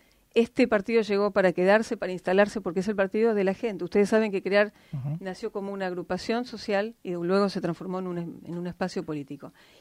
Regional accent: Mar del Plata, Buenos Aires Province, Argentina; mi terruño, de mi yo soy marplatense, nací acá, mis hijos, así que vamos a seguir estando acá

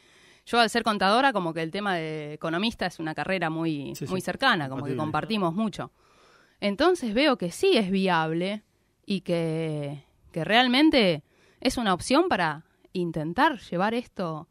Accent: Mar del Plata, Buenos Aires Province, Argentina; Y teniendo todo como es Argentina y como es Mar del Plata, nuestra ciudad, no lo podés creer que no nos vaya bien.

